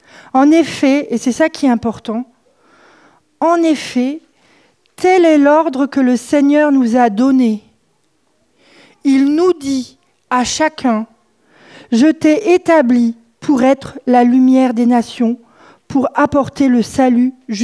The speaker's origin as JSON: {"language": "French", "country": "France", "said": "Ça ne veut pas dire qu'il faut lâcher qui je suis en tant que Française. Mais je ne peux pas vivre comme je vis en France."}